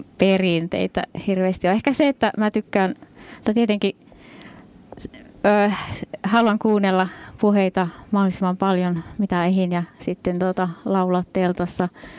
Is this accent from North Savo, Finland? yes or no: no; Rovaniemi, Lapland, Finland; born there; also born or lived in Helsinki; now in Nuorgam, Finland; No Rovaniemellä olen syntynyt ja sitten asunut ympäri Suomea ja välissä ulkomaillakin. Ja 2 vuotta sitten muutin Helsingistä ensin Utsjoelle. Ja sitten mut kutsuttiin töihin Nuorgamiin.